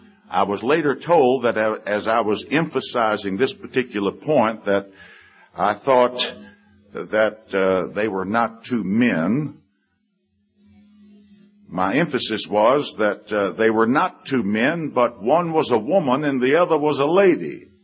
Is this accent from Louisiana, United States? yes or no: no; Richmond, Virginia, United States; I remember when I was saved the latter part of 1954 in my hometown of Richmond, Virginia.